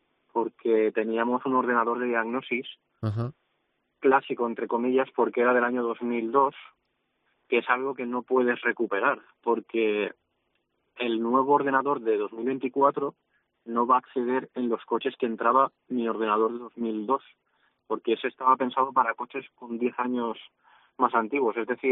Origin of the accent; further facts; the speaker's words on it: Paiporta, Valencian Community, Spain; now in Chiva, Spain; yo soy de Paiporta, yo soy paiportino. Uh-huh. Y entonces toda mi familia está allí. Yo me vine a vivir aquí a Chiva por cercanía al taller en enero, va a hacer un año.